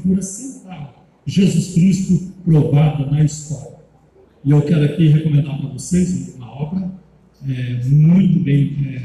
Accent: Baltimore, Maryland, United States; minha terra, em Baltimore e Maryland.

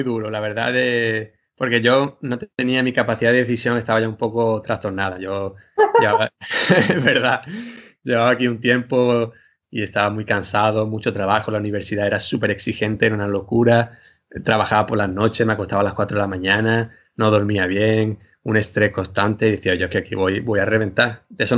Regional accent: Marbella, Andalusia, Spain; Encima que yo vengo de Málaga, de Marbella, el sol, la playa, los amigos, soy muy familiar.

